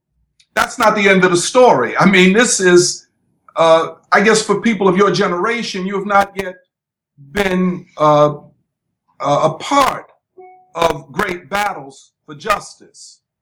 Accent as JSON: {"language": "English", "town": "Philadelphia", "region": "Pennsylvania", "country": "United States", "said": "North Philadelphia is where Temple is. I am from North Philadelphia."}